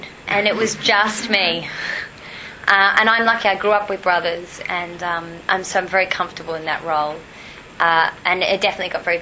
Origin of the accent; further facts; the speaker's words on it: Perth, Western Australia, Australia; Hell yeah. I'm from Perth. Misspent youth.